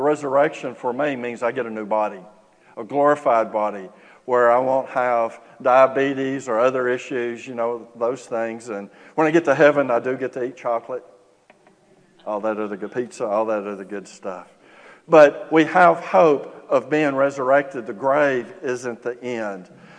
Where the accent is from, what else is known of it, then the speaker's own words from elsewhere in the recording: Texas, United States; And I'm from Trinity County, so I can say that. And SFA and Lufkin, so yeah, I'm a mutt